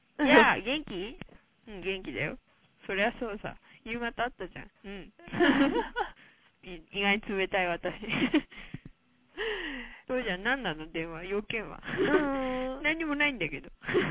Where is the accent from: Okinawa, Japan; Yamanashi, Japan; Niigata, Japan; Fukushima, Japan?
Yamanashi, Japan; born there; 僕たち日本で山梨生まれだからさ田舎者だったけど